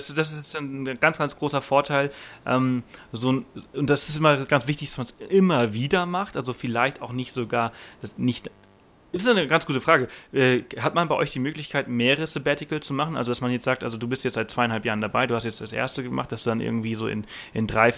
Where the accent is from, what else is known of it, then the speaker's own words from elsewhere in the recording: Germany; Und wir, also ihr als Schweizer und wir als Deutsche, die sehr, sehr viel, wenn nicht sogar alles haben, wir geben immer ganz wenig.